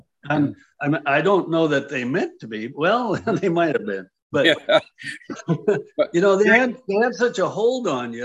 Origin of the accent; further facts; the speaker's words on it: North Dakota, United States; born there; moved away; also born or lived in Oregon; And we were farmers in North Dakota, and then, they had the drought and all that, so we came west to Oregon, and tried and true Catholic family all the way